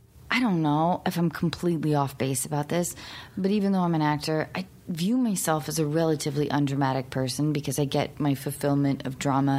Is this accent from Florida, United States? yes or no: no; Seattle, Washington, United States; But I grew up in Seattle.